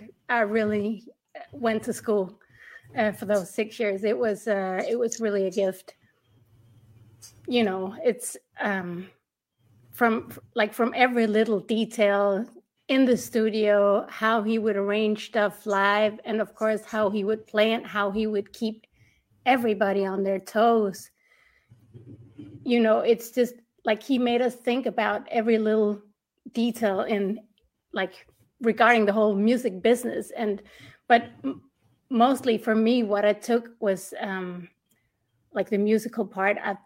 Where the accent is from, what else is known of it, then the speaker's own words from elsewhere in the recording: Denmark; English is a second language; I'm from Denmark. There are some issues with the work permits and stuff.